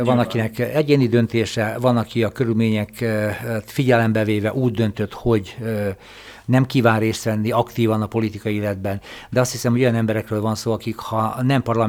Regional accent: Szentendre, Pest, Hungary; born there; helyi önkormányzati képviselőként vagyok Szentendrén a szülővárosom

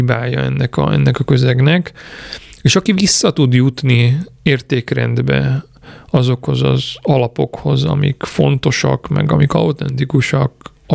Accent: Dunajská Streda, Trnava Region, Slovakia; itt vagyunk Dunaszerdei közepén, én itt nőttem fel, legalábbis én 11-12 éves koromig itt éltem

